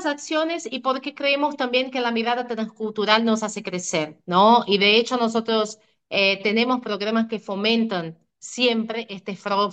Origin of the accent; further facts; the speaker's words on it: Brazil; Spanish is a second language; moved away as an adult; now in Argentina; Sí, yo vengo de Brasil y está ahí también un punto, ¿no? La transculturalidad, que está bueno.